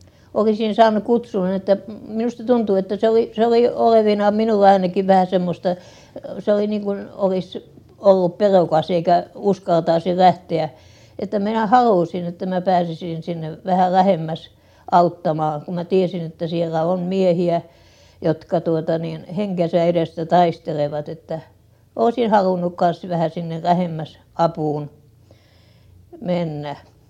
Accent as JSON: {"language": "Finnish", "town": "Teuva", "region": "South Ostrobothnia", "country": "Finland", "tie": "born there", "said": "Minä olen syntynyt Teuvalla 77 vuotta sitten."}